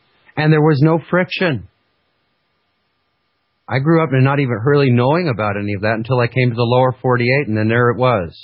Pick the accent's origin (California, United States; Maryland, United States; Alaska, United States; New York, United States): Alaska, United States; I don't know whether it was just because I grew up in Alaska.